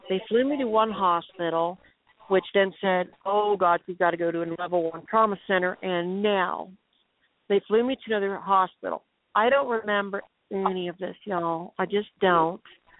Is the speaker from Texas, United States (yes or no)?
yes; Texas, United States; I said, oh, sweetie, I'm a Texan. Just point me the direction.